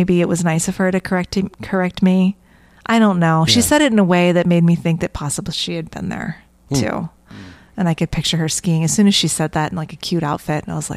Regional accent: Jacksonville, Florida, United States; And I start calling it Chamonix because I'm from Jacksonville, Florida.

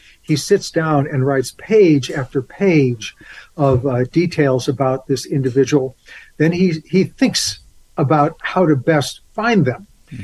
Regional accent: Midwest, United States; I grew up in the Midwest in the 60s and 70s when we still had snow in the Midwest.

